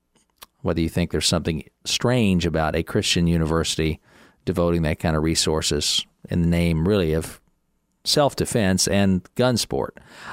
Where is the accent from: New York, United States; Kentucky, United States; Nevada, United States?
Kentucky, United States; Happy birthday to Diane Sawyer, native of my home state of Kentucky, 71 years old today.